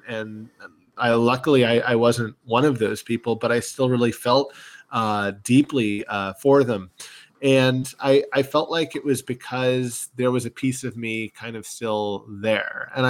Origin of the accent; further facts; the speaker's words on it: Knoxville, Tennessee, United States; So I grew up in Knoxville, Tennessee, like I said, and most of my sort of family trips and things went out towards like Dollywood, Sevierville, Gatlinburg, like that area.